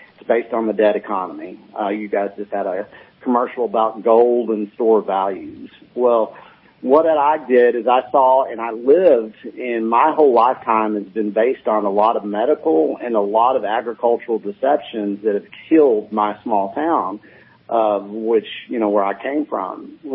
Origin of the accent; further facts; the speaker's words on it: Texas, United States; I come from West Texas, up in the panhandle. We call it the Llano Estacado. And I come from basically Texas dirt.